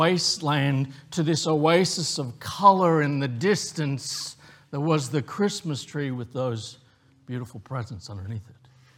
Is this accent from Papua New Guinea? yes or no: yes; Papua New Guinea; also born or lived in Australia; Now, for me growing up in Papua New Guinea, for us growing up in Australia, that makes no sense at all.